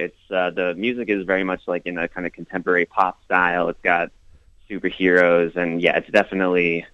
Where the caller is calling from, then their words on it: California, United States; I'm another caller from California